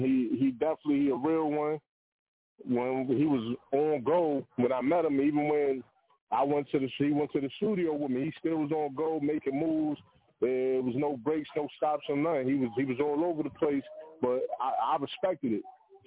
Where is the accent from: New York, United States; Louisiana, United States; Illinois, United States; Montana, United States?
New York, United States; Brooklyn; And I'm like, yeah, I'm from Brooklyn. I'm for the style.